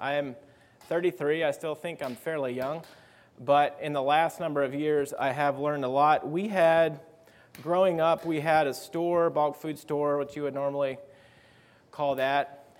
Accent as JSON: {"language": "English", "town": "Greeneville", "region": "Tennessee", "country": "United States", "tie": "born or raised there", "also_born_or_lived": "Kenya", "said": "So I grew up in East Tennessee in the Greenville congregation there, if you know anyone from there. And at age 10, our family went to Kenya, Africa to do mission work. So we were there for 4 years, 10 years old, 14 years old, and came home from that."}